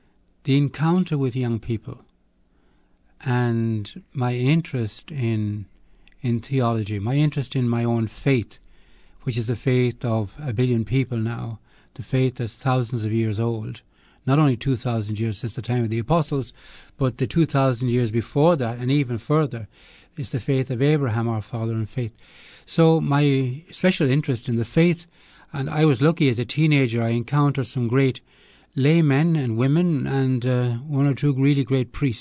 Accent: Ireland; accent: Irish; Well, I'm an Irish man, of course.

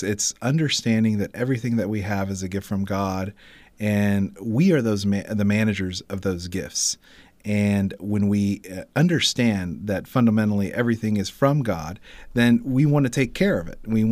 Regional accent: Corpus Christi, Texas, United States; I'm a hometown boy. I'm from Corpus Christi. I've lived here my whole life. Moved away a little bit to go serve in the Marine Corps and came back.

